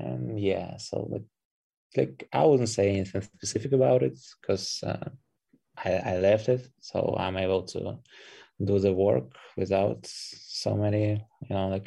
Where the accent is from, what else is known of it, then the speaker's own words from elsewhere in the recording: Belarus; also born or lived in Ukraine; Actually, originally I'm from Belarus, so all the problems started back in 2020 there after the robbed president elections.